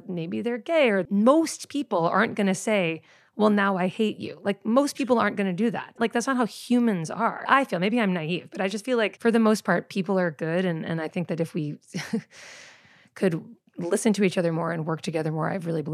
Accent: Boston, Massachusetts, United States; like you, I grew up in Boston and didn't really know many Republicans until I was like in my 20s.

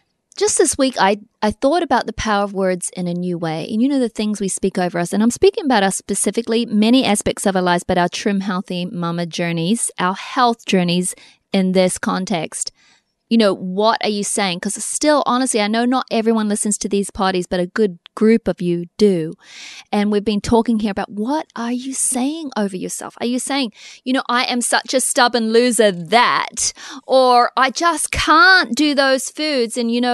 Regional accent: New Zealand; that's what we grew up in New Zealand saying

